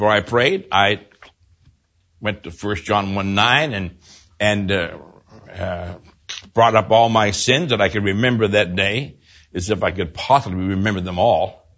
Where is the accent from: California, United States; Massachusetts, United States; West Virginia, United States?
Massachusetts, United States; Boston; But I was raised in Boston, went to a Presbyterian church, and I thank God for that experience because I was required to learn a lot of the Bible, memorize chapters of the Bible.